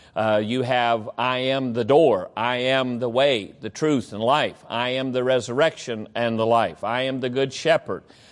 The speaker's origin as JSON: {"language": "English", "region": "West Virginia", "country": "United States", "tie": "born or raised there", "said": "I grew up down in West Virginia, and my grandfather always had beehives and always had fresh honey."}